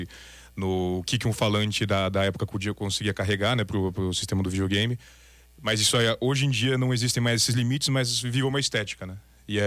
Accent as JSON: {"language": "Portuguese", "town": "Campinas", "region": "São Paulo", "country": "Brazil", "tie": "born or raised there", "said": "trabalho com algumas bandas de música autoral e de bandas tributo em Campinas, que é minha cidade natal."}